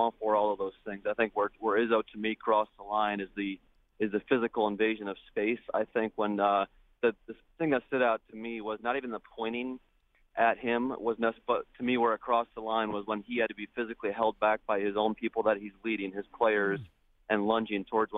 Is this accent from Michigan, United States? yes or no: yes; Michigan, United States; Hey, well, I'm although I'm from Michigan, I'm not a Michigan State or Michigan fan